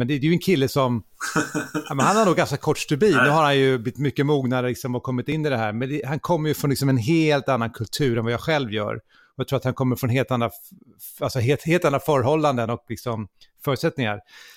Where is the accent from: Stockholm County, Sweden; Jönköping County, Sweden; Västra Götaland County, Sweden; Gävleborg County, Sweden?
Västra Götaland County, Sweden; Gothenburg; Eftersom jag är från Göteborg.